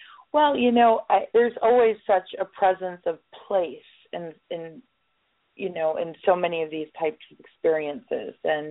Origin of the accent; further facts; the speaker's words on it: Pennsylvania, United States; now in Florida, United States; and I grew up near Gettysburg, imagine.